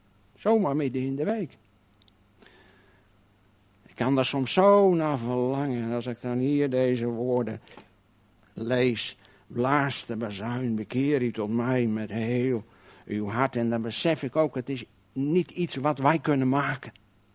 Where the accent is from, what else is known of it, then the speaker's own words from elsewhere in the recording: South Holland, Netherlands; ik kom zelf uit de Alblasserwaard.